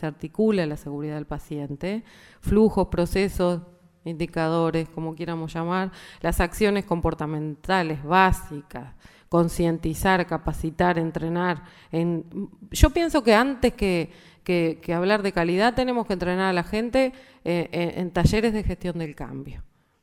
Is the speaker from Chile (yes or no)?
no; Uruguay; en qué lugar nos encontramos como profesionales uruguayos trabajando